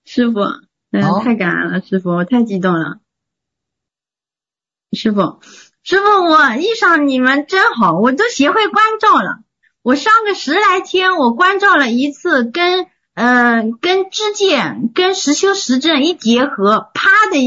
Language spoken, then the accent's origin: Chinese; China; 身为一个中国人，能够如理如法